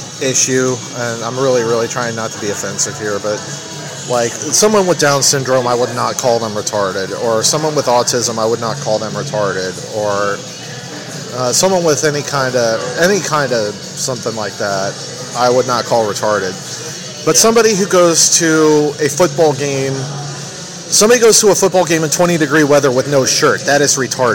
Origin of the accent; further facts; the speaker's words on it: Columbus, Ohio, United States; Well, a lot of you know I'm from Columbus, Ohio